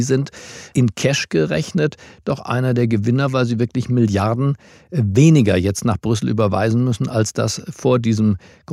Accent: Germany; nämlich tatsächlich das, was wir vielleicht auch als Deutsche negativ beurteilen, eine Verschuldensunion, eine Transferunion.

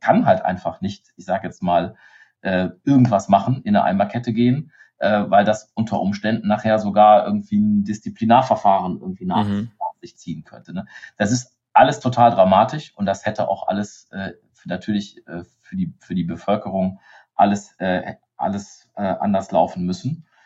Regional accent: Bad Neuenahr-Ahrweiler, Rhineland-Palatinate, Germany; Ich komme aus Bad Neuenahr-Ahrweiler

